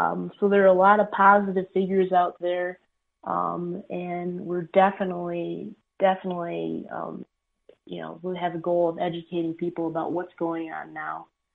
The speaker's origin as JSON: {"language": "English", "town": "Rochester", "region": "New York", "country": "United States", "said": "We're both from Rochester, New York."}